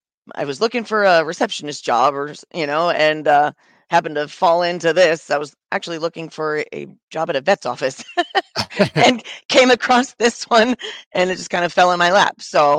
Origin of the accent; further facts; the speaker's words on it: Illinois, United States; moved away; No, I'm from Illinois originally, but I've been down here 26 years.